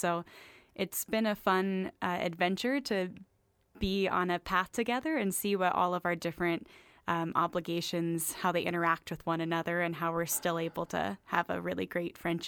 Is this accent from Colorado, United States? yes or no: yes; Colorado Springs, Colorado, United States; also born or lived in Bay Area, California; Oh, I grew up partially in Colorado Springs, as well as the Bay Area in California.